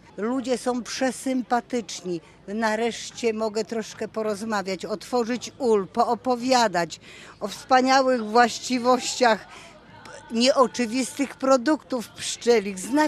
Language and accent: Polish; Pruszcz Gdański, Pomeranian Voivodeship, Poland; Proszę państwa, ja jestem z Pruszcza, więc tutaj jakby troszeczkę ja prezentuję inny miód.